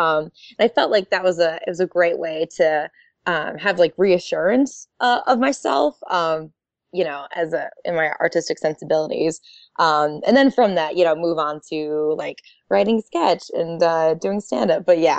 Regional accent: Michigan, United States; Yeah. Well, I grew up in Michigan.

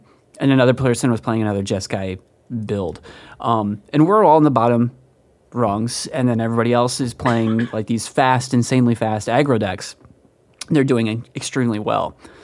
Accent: United States; As an American, as somebody who thought that sort of thing would be gone

